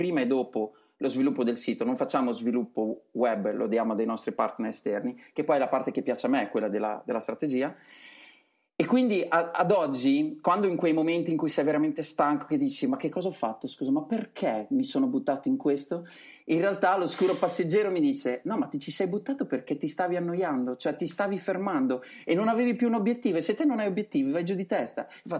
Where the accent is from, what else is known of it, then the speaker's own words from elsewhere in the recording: Forlì, Emilia-Romagna, Italy; io sono di Forlì, ai tempi vivevo a Sant'Arcangelo, comunque la zona è quella lì